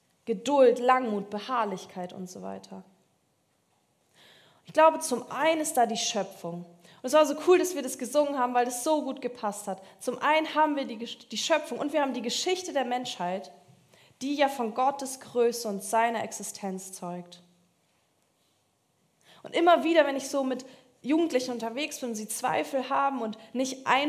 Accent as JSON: {"language": "German", "region": "Baltic coast", "country": "Germany", "said": "Da war ich in meiner Heimat an der Ostsee"}